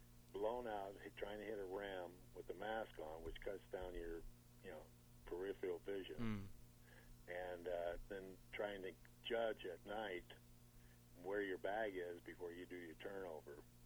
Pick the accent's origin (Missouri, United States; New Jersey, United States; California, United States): Missouri, United States; St. Louis; You know, I grew up around the St. Louis area, so, you know, we used to follow the Cardinals.